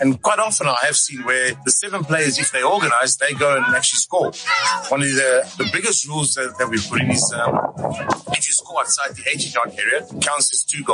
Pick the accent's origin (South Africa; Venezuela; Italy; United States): South Africa; You know, for me as a South African